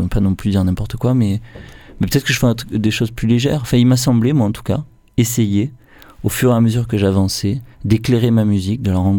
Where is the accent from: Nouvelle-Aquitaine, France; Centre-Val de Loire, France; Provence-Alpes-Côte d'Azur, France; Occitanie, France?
Provence-Alpes-Côte d'Azur, France; Marseille; je viens des quartiers nord de Marseille